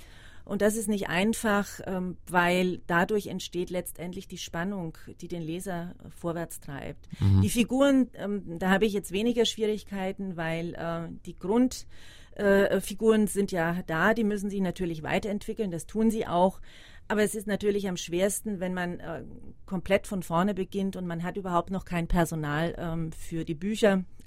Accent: Germany; ich bin Deutsche, ich stamme nicht aus Südtirol.

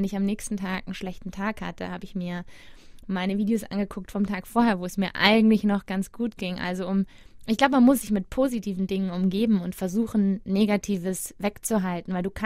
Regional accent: Bavaria, Germany; Also, für uns in Bayern ist das ja Wahnsinn.

